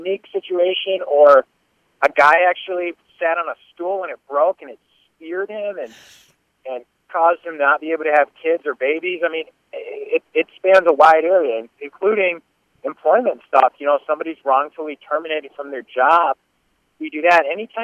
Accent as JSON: {"language": "English", "town": "Grand Rapids", "region": "Michigan", "country": "United States", "tie": "born or raised there", "said": "Yeah, I grew up in Grand Rapids. I'm originally from the west side of the state."}